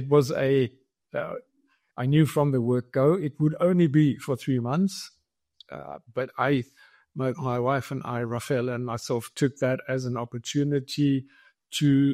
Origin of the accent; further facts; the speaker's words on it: South Africa; I'm a German national. I grew up in South Africa, though. Went to school there, went to university there, studied art, studied photography. At a university very close to Johannesburg.